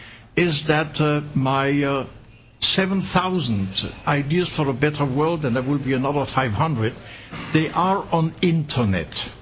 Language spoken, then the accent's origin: English; Grand Est, France; in my hometown, as I told you, I saw the border. I couldn't cross the Saar River because on the other side there were Germans.